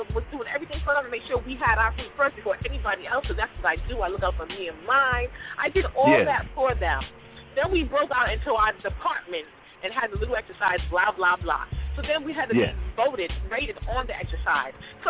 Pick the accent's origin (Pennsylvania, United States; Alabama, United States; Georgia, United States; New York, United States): New York, United States; Bronx; I said, I'm from the Bronx. People get killed for stuff like this.